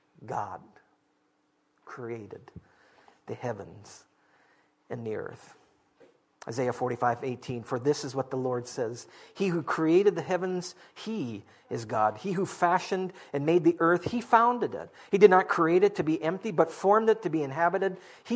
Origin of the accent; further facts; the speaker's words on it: Minnesota, United States; I just love fall. It's my favorite season. I grew up in Minnesota, and I love the fall weather